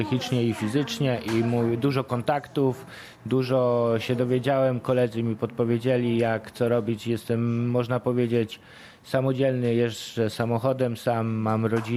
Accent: Kolbuszowa, Subcarpathian Voivodeship, Poland; i że jestem tutaj z Kolbuszowej

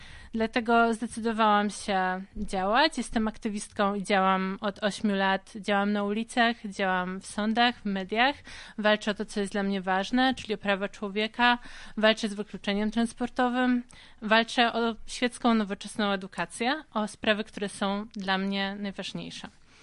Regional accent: Sanok, Subcarpathian Voivodeship, Poland; Jestem z Sanoka i moja mama była nauczycielką w Pakoszówce.

